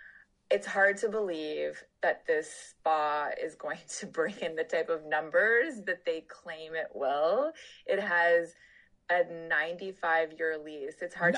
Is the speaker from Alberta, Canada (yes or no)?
no; Toronto, Ontario, Canada; because I grew up in Toronto